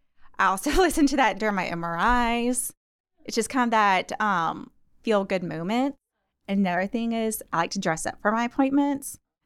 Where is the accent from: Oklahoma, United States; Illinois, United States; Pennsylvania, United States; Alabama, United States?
Alabama, United States; Birmingham; I have heard from a lot of people from my high school, from my hometown in Birmingham, and just people in Atlanta just reaching out